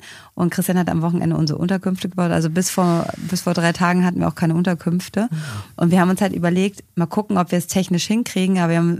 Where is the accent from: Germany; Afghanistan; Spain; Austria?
Austria; Vienna; Und dann fahren wir weiter in meine Heimatstadt, Wien.